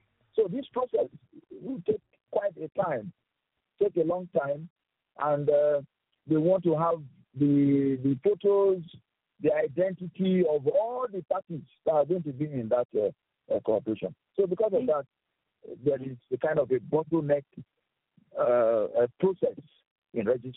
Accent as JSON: {"language": "English", "region": "Niger Delta", "country": "Nigeria", "lives_now": "Lagos, Nigeria", "said": "I'm resided in Lagos, Nigeria. Mm-hmm. I'm from the Niger Delta part of the country."}